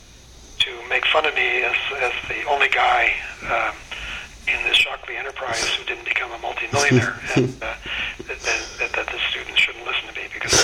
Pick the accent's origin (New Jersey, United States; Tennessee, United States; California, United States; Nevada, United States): California, United States; Oakland; I think I grew up there. I mean, I was a kid from East Oakland, and I didn't have much experience in life, and except on the streets